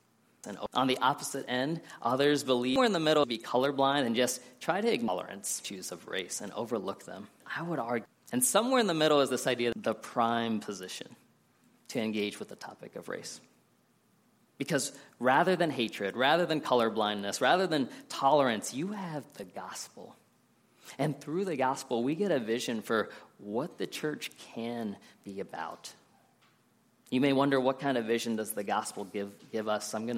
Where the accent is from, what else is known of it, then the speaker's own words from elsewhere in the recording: Columbus, United States; I've had people ask me where I'm from, and when I said I grew up in Columbus, they say, no, where are you really from?